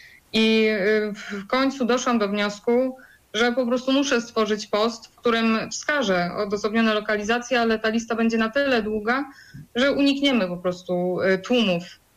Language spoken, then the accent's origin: Polish; Poznań, Greater Poland Voivodeship, Poland; bo ja pochodzę z Głuszyny.